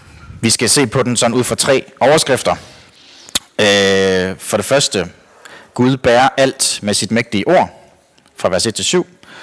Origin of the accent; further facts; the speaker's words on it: Store Astrup, Central Denmark Region, Denmark; Jeg er kommet i St. Astrup LMU i rigtig mange år, for det er derude, hvor jeg er vokset op.